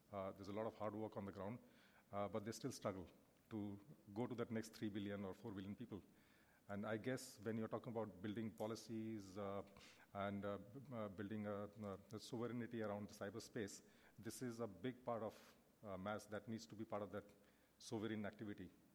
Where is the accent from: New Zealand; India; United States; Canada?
India; I'm from India. I work with the civil society.